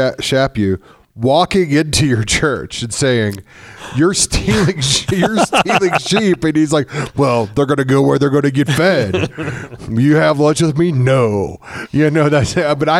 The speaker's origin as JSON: {"language": "English", "region": "Missouri", "country": "United States", "said": "I often joke, I'm from Missouri"}